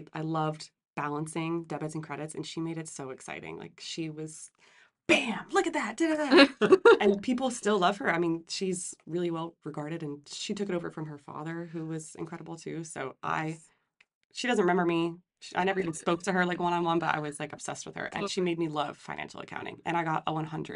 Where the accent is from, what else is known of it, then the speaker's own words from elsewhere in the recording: Florida, United States; I'm from Florida, so it's part of our curriculum.